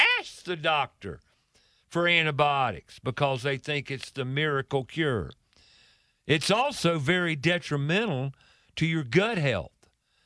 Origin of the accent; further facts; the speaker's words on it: the South, United States; I love to eat growing up in the South.